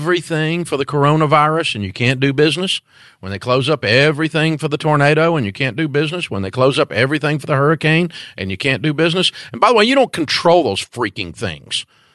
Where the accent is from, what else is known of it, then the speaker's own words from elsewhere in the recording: Antioch, Tennessee, United States; You know, and to me, I'm from Antioch, Tennessee. That's like a lot of money, you know